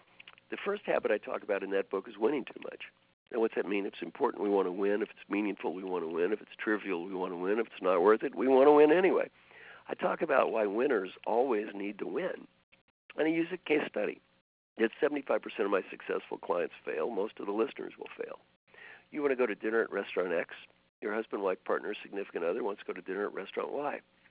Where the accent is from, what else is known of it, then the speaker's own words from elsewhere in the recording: Valley Station, Kentucky, United States; When I was brought up in Valley Station, Kentucky, we were all poor.